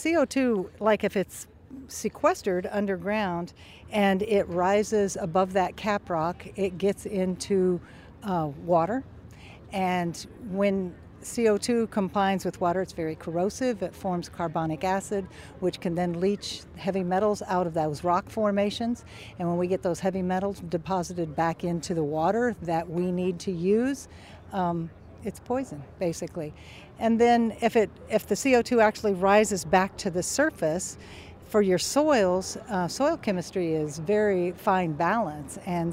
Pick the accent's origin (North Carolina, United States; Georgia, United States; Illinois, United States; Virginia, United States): Illinois, United States; Edinburgh; I'm from Edinburgh, Illinois.